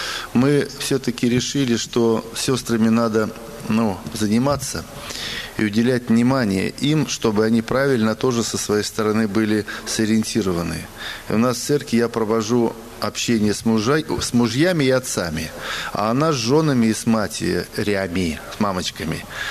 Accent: Saint Petersburg, Russia; born there; я родился в Санкт-Петербурге, в бывшем Ленинграде. Родился в 52-м году.

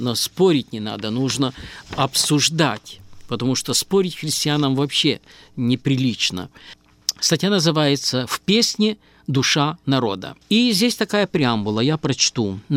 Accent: Bulavki, Gomel Region, Belarus; also born or lived in Altai, Russia; Родом я с Алтая. На детские и отроческие годы прошли в белорусской деревне. Деревня называлась Булавки на Гомельщине.

